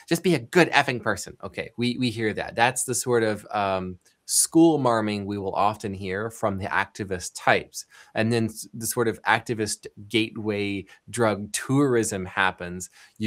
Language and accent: English; Dayton, Ohio, United States; There's an anecdote I can share from my hometown of Dayton, Ohio.